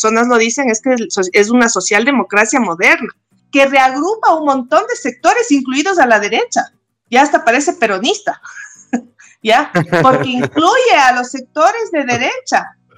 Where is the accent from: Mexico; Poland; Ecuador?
Ecuador; esperemos que nuestro Ecuador recapacite y esperemos que realmente podamos politizar este país